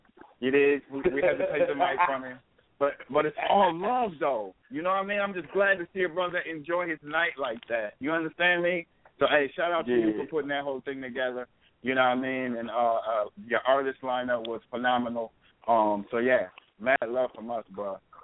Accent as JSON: {"language": "English", "town": "Twin Cities", "region": "Minnesota", "country": "United States", "tie": "born or raised there", "said": "Oh, Lord, I hope they like me. They from my hometown. 612201. That's the Twin Cities."}